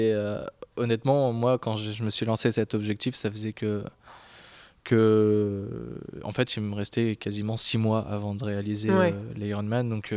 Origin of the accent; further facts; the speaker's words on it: Le Havre, Normandy, France; je suis du Havre, 26 ans et nageur.